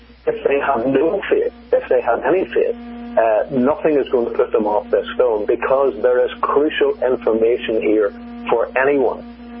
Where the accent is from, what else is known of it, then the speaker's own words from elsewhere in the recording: Belfast, Northern Ireland, United Kingdom; Paul happens to come from my hometown, Belfast, and he was home here a few weeks ago, and I interviewed him.